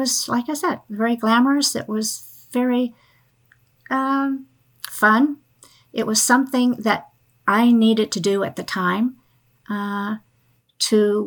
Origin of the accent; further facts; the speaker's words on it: Pensacola, Florida, United States; I'm from Pensacola, and I grew up with two brothers and a younger sister. So that's a Navy town. You know, it's a aviation town. So I grew up with it.